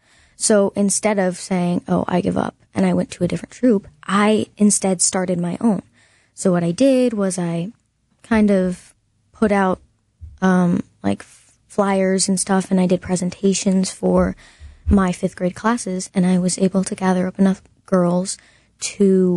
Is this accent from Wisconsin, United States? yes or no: yes; Franklin, Wisconsin, United States; the nearest troop was Greendale, and I'm from Franklin, so a little bit of a drive.